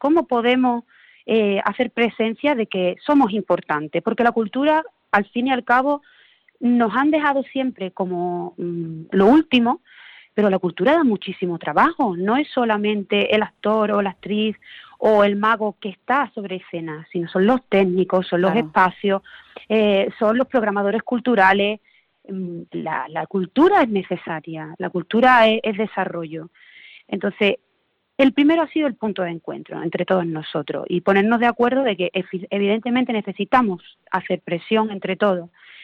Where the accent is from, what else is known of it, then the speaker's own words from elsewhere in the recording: Huelva, Andalusia, Spain; yo soy de Huelva, he estudiado en Sevilla